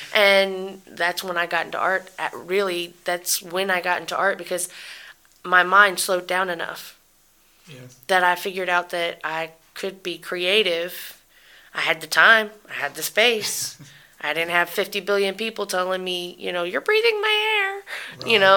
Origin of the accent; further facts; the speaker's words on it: Georgia, United States; So I was born and raised in West Cobb, where do you remember Clay Homes?